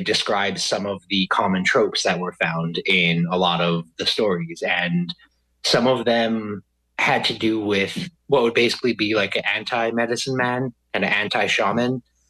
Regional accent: Cass Lake, Minnesota, United States; also born or lived in Bemidji; I grew up in and around the Leech Lake Reservation area, Cass Lake in Bemidji. Went to school Cass Lake my whole life.

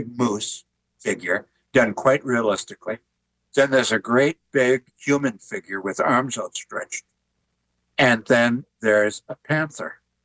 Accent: Ely, Minnesota, United States; the wrench and shield pictographs, of which my growing up around Ely, they are all over the place.

